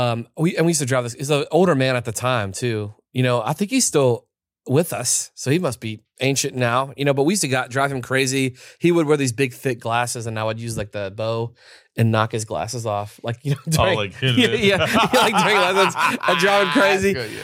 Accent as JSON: {"language": "English", "town": "Montgomery", "region": "West Virginia", "country": "United States", "tie": "born or raised there", "said": "So we grew up right in the Kanawha River. So down the river, 7 minutes from Boomer, mm-hmm. is Montgomery, West Virginia, which is where I grew up."}